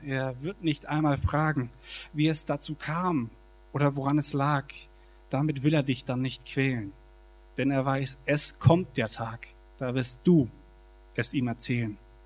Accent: Würzburg, Bavaria, Germany; Ich werde, solange ich halt noch zur Schule gehe, vielleicht auch dann noch studiere, halt sehr in meiner Heimatstadt Würzburg bleiben

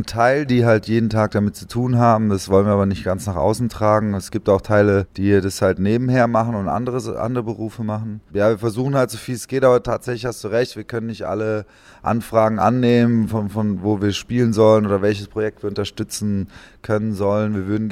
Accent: Heidelberg, Baden-Württemberg, Germany; now in Berlin, Germany; wir sind ja aus Heidelberg ursprünglich, also wohnen schon lange in Berlin, wir beiden jetzt zumindest.

